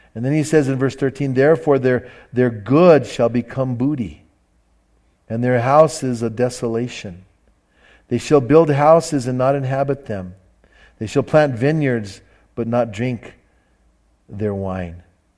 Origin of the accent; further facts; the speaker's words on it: United States; So that's, for us as an American, if something like this was to happen to us, can you imagine how we would freak?